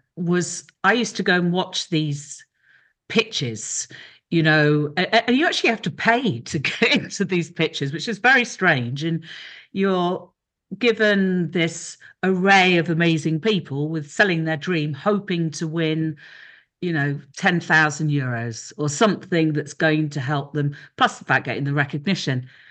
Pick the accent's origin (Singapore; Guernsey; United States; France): Guernsey; Yes, I am from the UK. I'm from Guernsey in the Channel Islands.